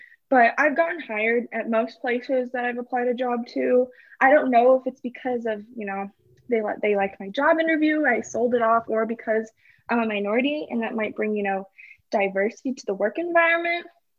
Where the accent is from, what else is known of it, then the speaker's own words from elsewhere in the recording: California, United States; also born or lived in Texas; It's just, like I said, I'm from California, and so I knew people of other Asian backgrounds, like Filipino, Japanese, Vietnamese, stuff like that. And growing up in Texas, predominantly white